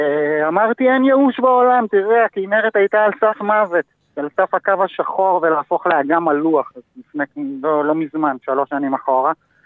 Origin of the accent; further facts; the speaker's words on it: Tel Aviv, Tel Aviv District, Israel; אני במקור מתל אביב, מהמרכז, אבל יש לי קשר מאוד מיוחד לצפון, במיוחד לירדן.